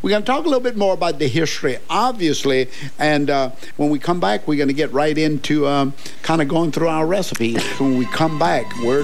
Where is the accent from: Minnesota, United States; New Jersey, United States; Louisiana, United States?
Louisiana, United States; St. James Parish; coming from St. James Parish and growing up on Cabanossi Plantation, we got used to yogurt very early in life